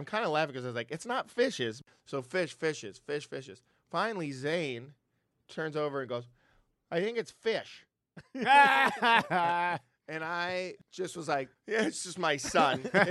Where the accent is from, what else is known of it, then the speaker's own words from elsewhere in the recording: Brooklyn Park, Minnesota, United States; now in Los Angeles, United States; I used to order pizza there when I grew up in Brooklyn Park, Minnesota. We're now in Los Angeles, California.